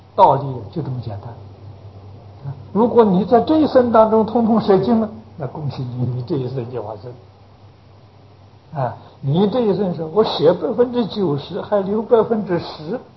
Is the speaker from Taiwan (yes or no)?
no; China; 那就是我们中国人嘛